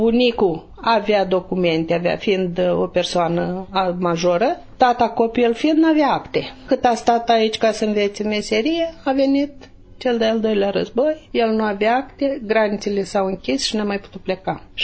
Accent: Iași, Iași County, Romania; sunt din Iași, născută în Iași. Originea și naționalitatea mea este macedoneană.

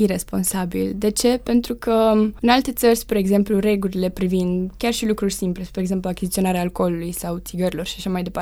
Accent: Romania; now in United Kingdom; În momentul în care am ajuns în Marea Britanie, eu mi-am dat seama cât de capabili și cât de inteligenți la nivel basic suntem noi ca și români.

